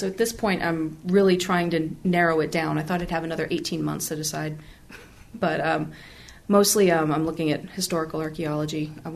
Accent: Florence, Montana, United States; also born or lived in Missoula; I was born here in Missoula in April 1978. My folks lived out in Florence, south of town. And so I actually spent my entire life, up until I was 18, living on that same piece of property.

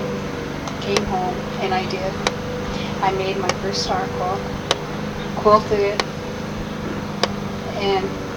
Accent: Wolf Point, Montana, United States; also born or lived in Indiana / California; I was born in Wolf Point and raised on the reservation. The majority of my life, probably about 95% of it. And the other 5%, we moved on the relocation program

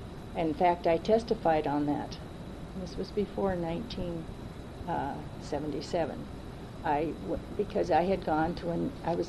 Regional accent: Missoula, Montana, United States; born there; And so I was born in Missoula, and because my dad's parents moved over here and my mother came to the university here.

